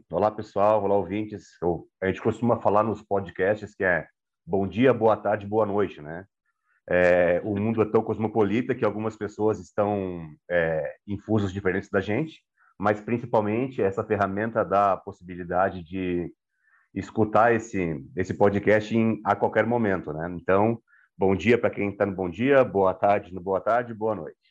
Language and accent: Portuguese; Itajaí, Santa Catarina, Brazil; born there; Eu nasci em Itajaí, que é litoral de Santa Catarina